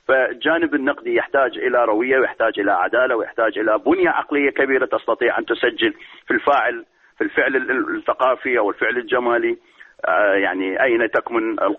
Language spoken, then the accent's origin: Arabic; Iraq; أما في بلدنا العراق الحال تقريبا نقدر نقول يمر بردة كبيرة